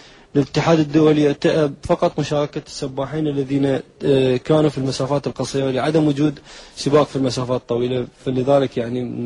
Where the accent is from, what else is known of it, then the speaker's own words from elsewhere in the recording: Iraq; يعني احنا مثلا مسبح واحد عندنا بالعراق نمتلكه